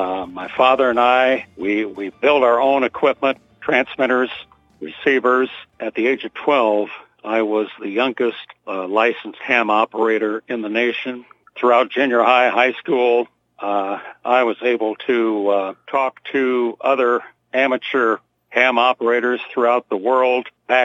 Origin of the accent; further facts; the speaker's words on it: California, United States; proud founder of radio station KHBT. I was born and raised in South Humboldt.